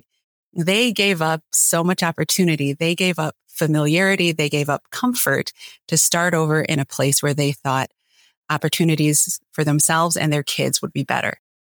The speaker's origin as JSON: {"language": "English", "town": "Milwaukee", "region": "Wisconsin", "country": "United States", "tie": "born or raised there", "said": "well, I grew up in Wisconsin, in Milwaukee. So it was very different from the Philippines that they left."}